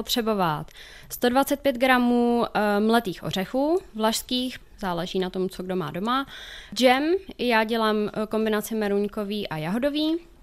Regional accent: Hradec Králové Region, Czechia; Já nejsem z Miletína, my jsme od Trutnova kousek

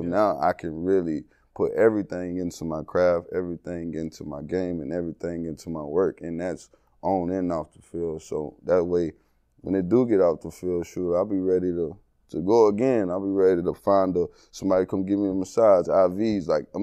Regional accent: Texas, United States; I'm from East Texas, so like, we real big on that.

